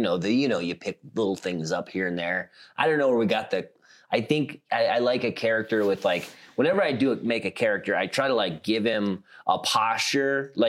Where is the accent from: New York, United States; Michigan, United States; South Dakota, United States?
South Dakota, United States; I'm from South Dakota. Lots of pheasants there.